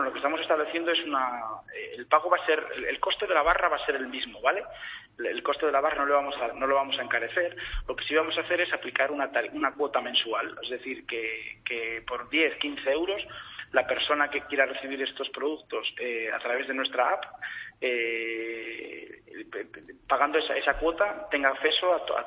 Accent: Somo, Cantabria, Spain; nosotros somos de Somo, un pequeño pueblo de Cantabria, y somos un pueblo muy, muy surfero

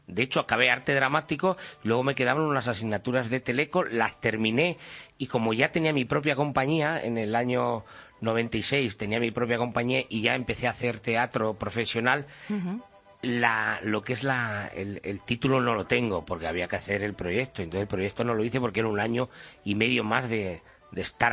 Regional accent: Castilla-La Mancha, Spain; accent: Manchego; Aparte soy manchego, soy de un pueblo, sí, de Albacete, se me nota en la forma de hablar también, tampoco lo oculto.

